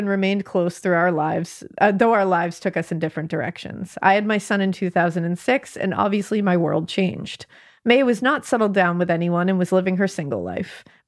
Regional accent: Connecticut, United States; Born and raised in Connecticut, so we're state neighbors.

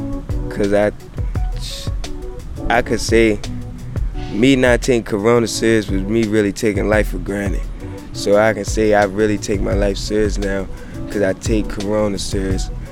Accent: Baltimore, Maryland, United States; Well, I grew up in West Baltimore, Maryland.

